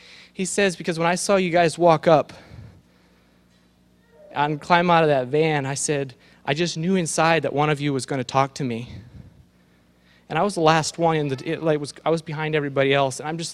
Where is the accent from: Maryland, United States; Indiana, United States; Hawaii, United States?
Indiana, United States; But what I've learned is it doesn't really matter if I'm here, Pennsylvania. I'm from Indiana. I've lived out of the country for 5 years in a couple different countries.